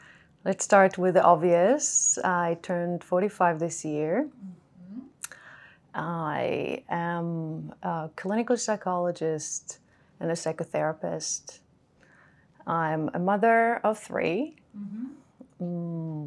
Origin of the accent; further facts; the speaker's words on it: Israel; now in Australia; I'm lucky to call Australia home nowadays, but I was born and raised in Israel.